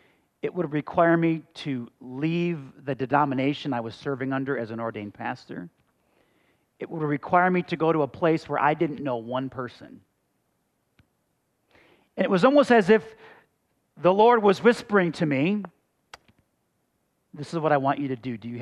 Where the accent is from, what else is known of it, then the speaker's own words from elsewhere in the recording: Buffalo, New York, United States; also born or lived in Colorado; Now listen, I grew up in Buffalo, New York. I know about snow. I had it good in Colorado.